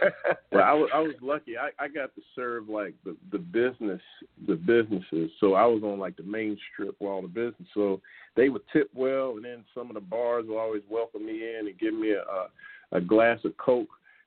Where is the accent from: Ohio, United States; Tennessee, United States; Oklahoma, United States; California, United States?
Ohio, United States; Cincinnati; born there; Yeah, so I was born in Cincinnati. We call it the Nasty Natty, man, out there in the Midwest.